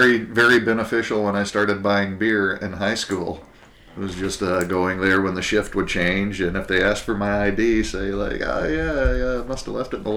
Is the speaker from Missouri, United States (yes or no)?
yes; Liberty, Missouri, United States; Town called Liberty, yeah.